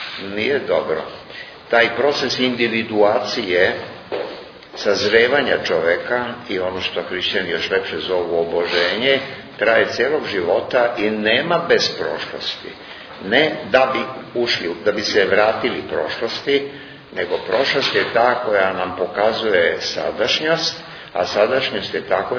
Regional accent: Belgrade, Serbia; born there; Mi smo rođeni u Beogradu, i otac i ja

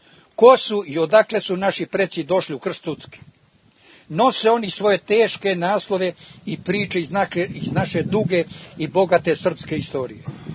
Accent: Cuce, Cetinje, Montenegro; Bilo je kod nas u Cucama hrabrosti, ali i viteškog čojstva na kojem smo i danas ponosni. Završit ću ovaj moj kratki uvod da sve to činim iz moje iskonske ljubavi prema mom rodnom Cuckom kršu

